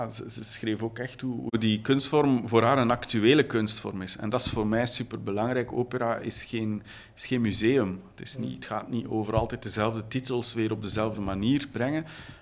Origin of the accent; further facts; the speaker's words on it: Flanders, Belgium; Daar is bij ons in Vlaanderen zijn we daar toch altijd, of toch al de laatste decennia, echt wel voorop. Altijd pionier geweest.